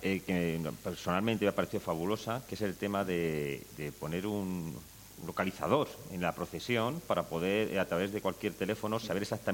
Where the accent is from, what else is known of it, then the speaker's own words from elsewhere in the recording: Valladolid, Castile and León, Spain; si a nosotros, que somos de Valladolid, conocemos Valladolid